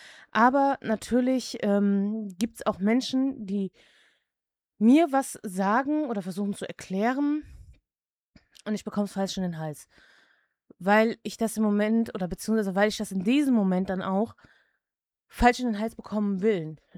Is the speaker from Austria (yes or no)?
no; Czechia; ich bin Tschechin auch, habe auch da die Staatsangehörigkeit.